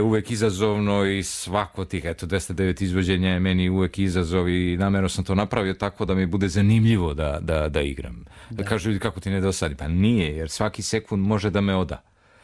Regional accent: Gornji Milanovac, Šumadija and Western Serbia, Serbia; on je iz Gornje Milanovca, odakle sam ja rodom

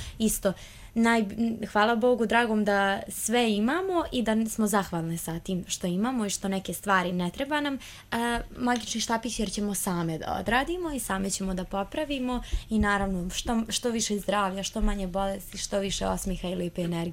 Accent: Pančevo, Vojvodina, Serbia; Kažem, pa nisam ja odavde, ja sam iz Pančeva.

